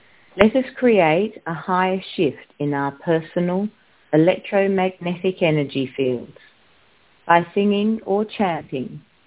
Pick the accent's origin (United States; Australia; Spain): Australia; Sydney, New South Wales; Good morning. … from Sydney, and today is January the 20th.